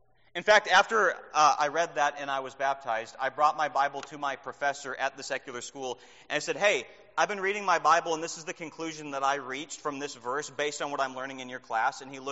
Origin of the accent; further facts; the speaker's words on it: Minnesota, United States; I'm a northerner from Minnesota, so I say you guys. Might eventually change that, I don't know.